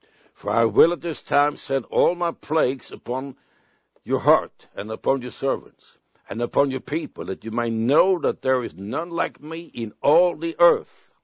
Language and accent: English; Sweden; first language Swedish; English is a second language; Now, my native language is Swedish. That's the language I learned as a baby and a young child. And I also got a special dialect from the area where I come from that I really can't get rid of.